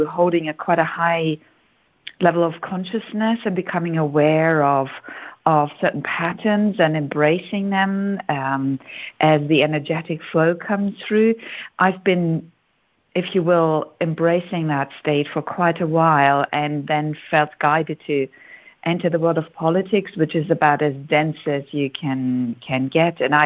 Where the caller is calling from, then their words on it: Germany; I'm calling in from Germany